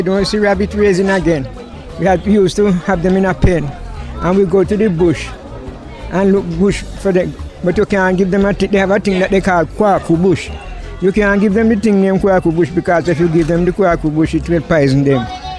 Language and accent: English; Albion, Manchester Parish, Jamaica; I am from Albion, Mandeville.